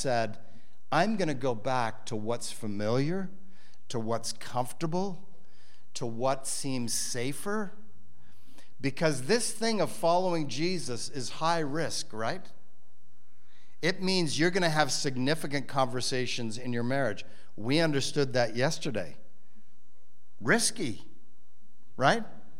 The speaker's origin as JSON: {"language": "English", "country": "Zimbabwe", "tie": "born there", "said": "You know, I was born in Zimbabwe."}